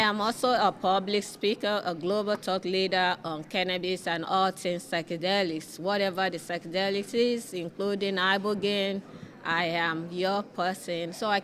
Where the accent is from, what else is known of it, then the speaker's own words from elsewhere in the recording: Nigeria; I was born in West Africa, in Nigeria. Growing up in that community, in the African culture, plant medicine is our go-to.